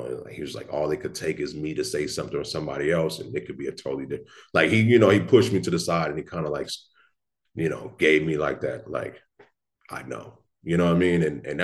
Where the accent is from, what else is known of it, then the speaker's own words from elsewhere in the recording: Long Beach, California, United States; I'm from Long Beach, California.